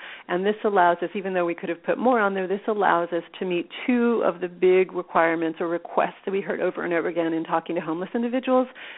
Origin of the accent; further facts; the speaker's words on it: Texas, United States; now in San Francisco, United States; Well, yeah, I grew up in Texas. I go home to Texas.